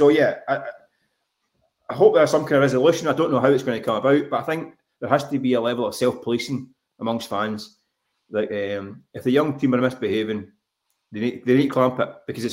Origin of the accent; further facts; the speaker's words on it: Glasgow, Scotland, United Kingdom; well, I grew up in Glasgow